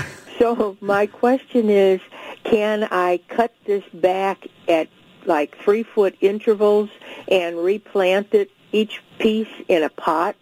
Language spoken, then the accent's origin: English; Missouri, United States; I'm from St. Louis County.